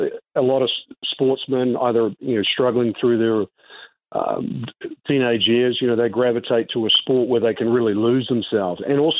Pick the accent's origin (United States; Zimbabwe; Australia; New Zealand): New Zealand; Growing up in New Zealand, you're exposed to a lot of sports.